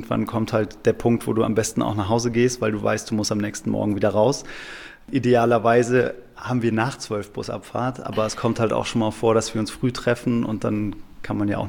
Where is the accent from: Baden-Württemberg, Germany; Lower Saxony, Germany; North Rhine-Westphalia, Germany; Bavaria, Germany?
North Rhine-Westphalia, Germany; Cologne; Köln ist der Ort, an dem ich geboren wurde. Köln ist meine Heimat